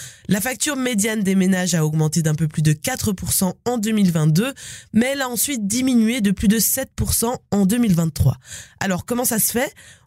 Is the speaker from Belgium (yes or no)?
yes; Belgium; Voilà de quoi relativiser la crise énergétique dont on parle tant, ou du moins ses effets chez nous en Belgique.